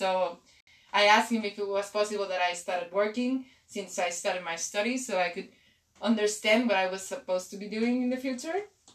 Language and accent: English; Mexico; English is a second language; I'm from Mexico. I am 27 years old. And I just arrived for doing the master program last semester.